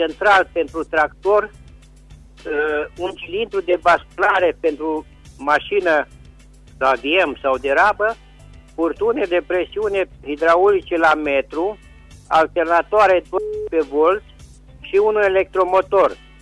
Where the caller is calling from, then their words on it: Răchita, Timiș County, Romania; sunt din Răchita, județul Timiș.